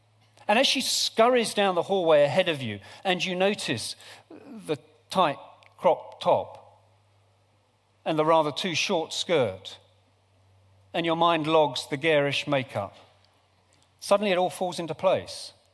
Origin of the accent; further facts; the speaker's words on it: United Kingdom; And we now attend a restrained church, located in a restrained country. In short, we're British.